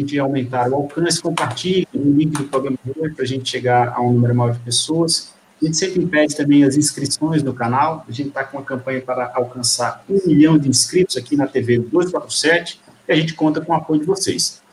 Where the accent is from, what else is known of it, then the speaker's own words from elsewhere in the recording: Recife, Pernambuco, Brazil; todo o pessoal de Olinda, do Recife, minha terra querida que eu amo